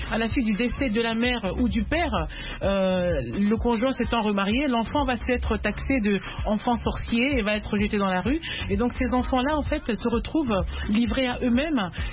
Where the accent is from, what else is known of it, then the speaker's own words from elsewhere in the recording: DR Congo; Bomoui veut dire la vie en Lingala, qui est l'une des quatre langues nationales de la République démocratique du Congo, mon pays d'origine.